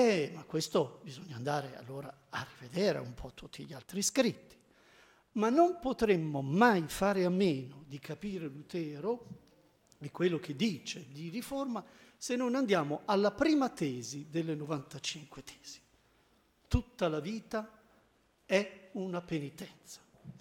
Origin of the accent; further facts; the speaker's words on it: Naples, Campania, Italy; ho ancora un altro difetto, ed è gravissimo. Che sono un napoletano.